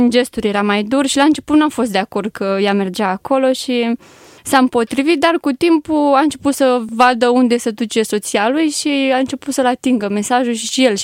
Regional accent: Slatina, Olt County, Romania; born there; M-am născut în Oltenia, în Slatina, județul Olt. Fac parte dintr-o familie cu 5 copii. Sunt a doua. Suntem 4 fete și un băiat. M-am născut într-o familie ortodoxă.

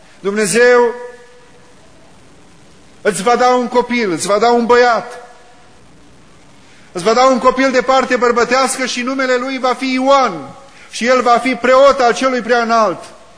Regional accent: Romania; Noi ca români când vorbim și mișcăm foarte mult din mâini.

